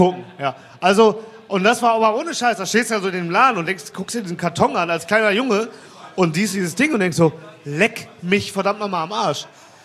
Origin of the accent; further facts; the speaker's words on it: Mülheim an der Ruhr, North Rhine-Westphalia, Germany; Ich komme ja, wie gesagt, aus Mühlheim, falls da keiner weiß.